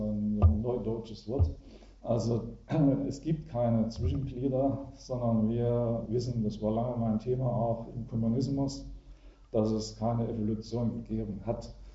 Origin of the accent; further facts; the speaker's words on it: Germany; wir sind ja im Kommunismus groß geworden, wir zwei. Und auch da war ich schon gläubig in der ehemaligen DDR vor vielen Jahren.